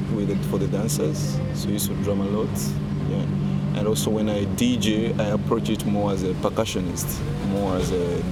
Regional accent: Uganda; also born or lived in France; I'm from Uganda originally, but I've lived in France for two years, in Paris and Lyon. Yeah. So now I live between Rio de Janeiro and Uganda.

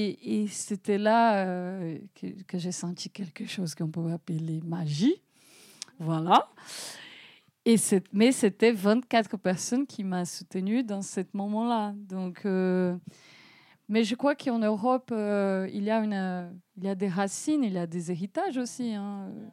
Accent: Brazil; French is a second language; now in France; ça fait 7 ans que je suis en France, quand je rentre au Brésil, les gens me disent que je suis gringa. Et ici, je suis brésilienne, tu vois.

